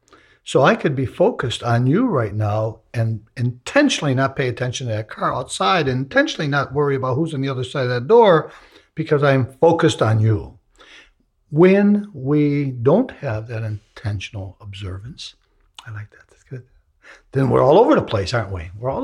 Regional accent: the South, United States; But that was part of the ritual of growing up in the South.

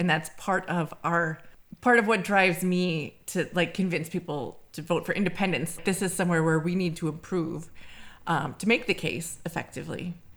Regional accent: United States; so being an American myself, this probably didn't come as much of a shock to me

